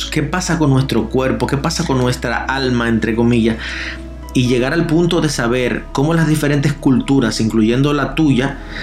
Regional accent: Azua, Dominican Republic; yo nací en Asua y me crié gran parte de mi vida en Asua

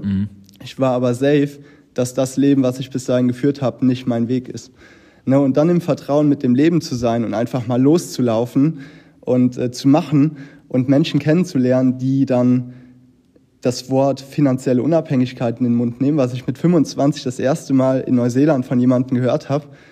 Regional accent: Cologne, North Rhine-Westphalia, Germany; Also ich komme mitten aus Köln.

